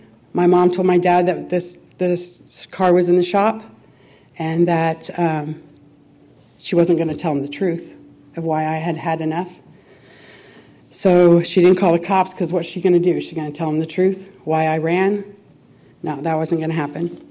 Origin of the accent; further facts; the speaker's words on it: San Francisco, California, United States; born there; I was born in 1957 in San Francisco